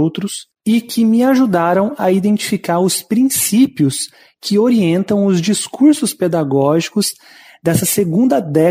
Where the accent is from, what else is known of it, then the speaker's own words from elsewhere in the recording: Londrina, Paraná, Brazil; now in Vaiporã, Brazil; eu tenho 34 anos e eu sou natural de Londrina. Atualmente eu resido em Vaiporã